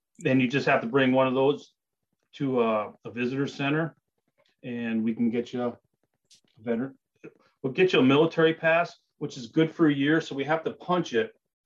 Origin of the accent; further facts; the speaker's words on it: Marquette, Michigan, United States; And I grew up in Marquette, and this opportunity came up to work at Pictured Rocks, and plus got me a little closer to home.